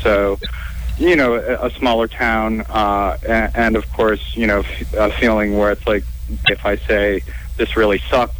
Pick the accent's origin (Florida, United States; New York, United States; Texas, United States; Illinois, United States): New York, United States; as a New Yorker